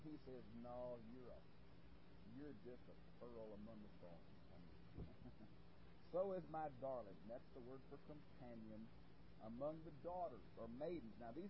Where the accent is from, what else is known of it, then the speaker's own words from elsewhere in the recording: Houston, Texas, United States; here even in Texas, I come from Houston.